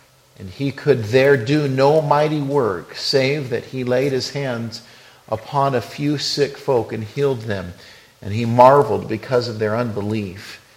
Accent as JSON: {"language": "English", "region": "Wyoming", "country": "United States", "tie": "born or raised there", "said": "Of course, I grew up in Wyoming, and I always love the opportunity to go back as long as it's not in the winter."}